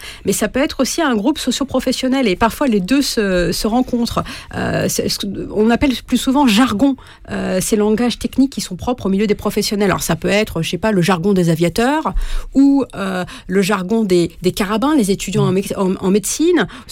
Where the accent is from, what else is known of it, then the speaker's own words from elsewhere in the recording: Le Havre, Normandy, France; moi je suis du Havre, on disait beaucoup ça au Havre dans les années 80-90.